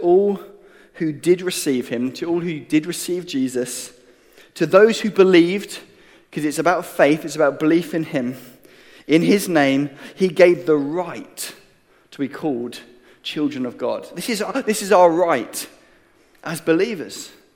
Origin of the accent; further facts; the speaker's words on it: England, United Kingdom; but I'm English, so I'll give you the example